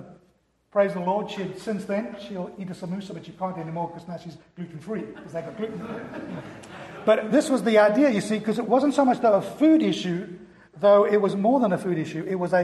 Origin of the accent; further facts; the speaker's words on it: South Africa; Growing up in South Africa